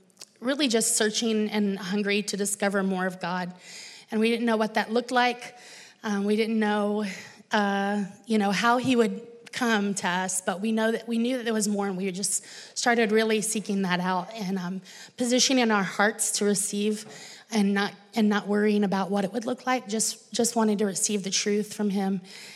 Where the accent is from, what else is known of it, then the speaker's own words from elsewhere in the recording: Virginia, United States; now in Black Mountain, United States; But I grew up in Virginia.